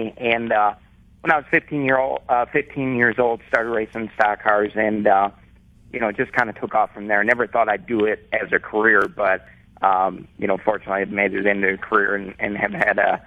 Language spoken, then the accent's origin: English; Wisconsin, United States; It's kind of funny. I grew up in Wisconsin, and we didn't know what NASCAR was.